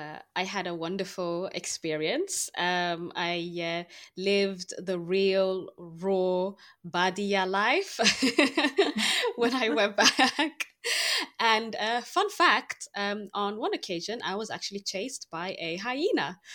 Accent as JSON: {"language": "English", "region": "Oromia", "country": "Ethiopia", "said": "And, you know, obviously the question came up of, you know, where are you from? And I said that I'm Oromo."}